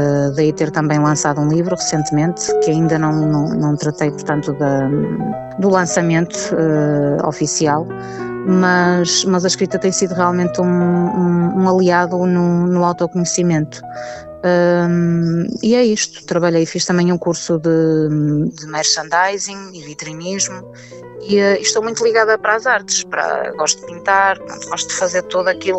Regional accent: Vila Nova de Gaia, Porto, Portugal; eu nasci em Gaia, pertenço a Gaia e aqui estou. Aqui me tenho feito mulher, e sou de 9/9/87, 9 de setembro de 87, tenho 37 anos.

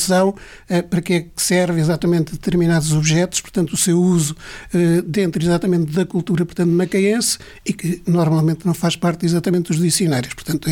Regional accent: Foios, Guarda, Portugal; que eu aprendi em criança na minha terra, numa aldeia, portanto, reiana.

